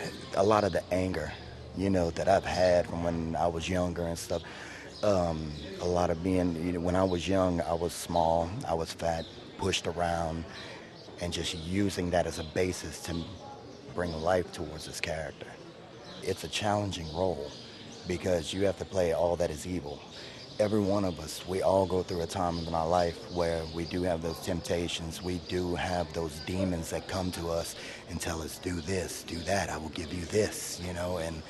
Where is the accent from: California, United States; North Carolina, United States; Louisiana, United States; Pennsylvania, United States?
Louisiana, United States; Jeanerette; I play the devil in the temptation scene. I'm from Jenneret, Louisiana.